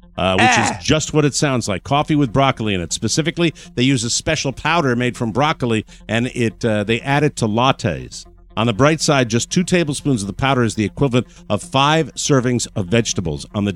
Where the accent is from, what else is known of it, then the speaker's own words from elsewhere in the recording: Forestdale, Alabama, United States; How you doing? I'm from Forestdale, Alabama, and it's good to have y'all here.